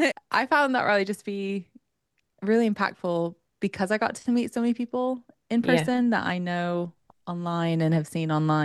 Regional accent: United States; I'm like American, well, that's silly.

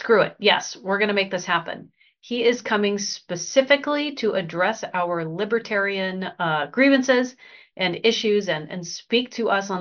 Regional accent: Texas, United States; also born or lived in California; because I'd lived in California for so long, even though I grew up in Texas.

